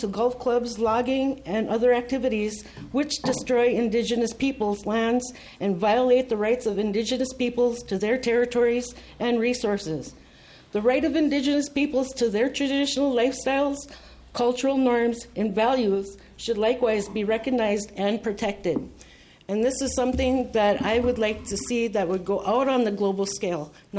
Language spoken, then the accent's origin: English; Minnesota, United States; And I'm from the East Lake Band of East Lake Reservation, part of the Rice Lake Band of Ojibwe.